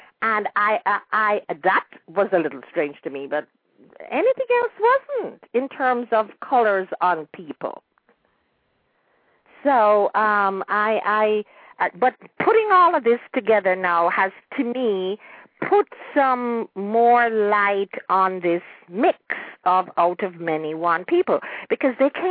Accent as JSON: {"language": "English", "region": "Kingston", "country": "Jamaica", "tie": "born or raised there", "said": "my family is from Westmoreland. So I was born and raised in Kingston, but I did a lot of visiting and staying in Westmoreland."}